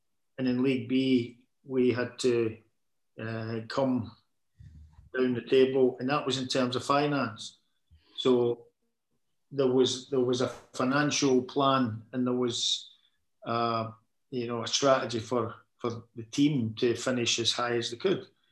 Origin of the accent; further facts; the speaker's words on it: Scotland, United Kingdom; I'm a boy from Scotland.